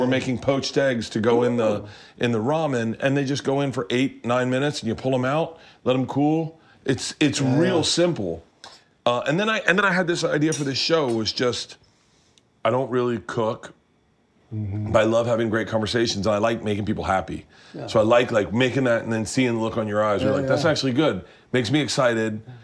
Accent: Tampa, Florida, United States; now in Los Angeles, United States

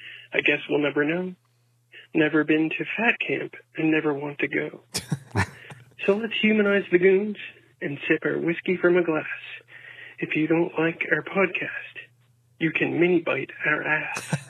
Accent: Nova Scotia, Canada; I'm from Nova Scotia, Canada.

